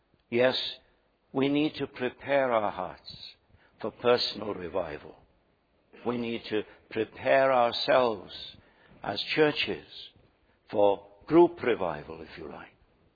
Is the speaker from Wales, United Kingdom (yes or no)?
yes; Wales, United Kingdom; first language cy; English is a second language; Whenever I come back from Lima, my heart goes out to my land of Wales. My first language is Welsh. I do most of my praying in Welsh.